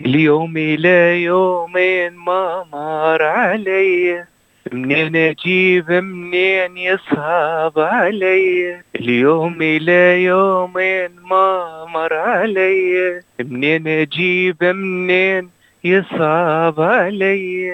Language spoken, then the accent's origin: Arabic; Iraq; now in Australia; من العراق، عازف على آلة العود وآلة الساز، من عائلة فنية. والدي فنان معروف بالعراق، وكذلك